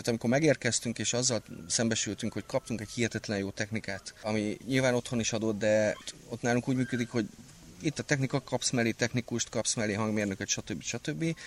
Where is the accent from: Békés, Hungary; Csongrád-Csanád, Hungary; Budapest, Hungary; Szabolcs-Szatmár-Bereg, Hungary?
Csongrád-Csanád, Hungary; Én csongrádi vagyok, tehát az Alföld kellős közepéről származom